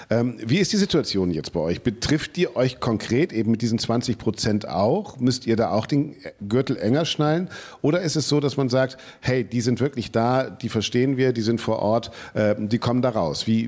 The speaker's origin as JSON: {"language": "German", "region": "Bremen", "country": "Germany", "said": "Wo ich als Bremer"}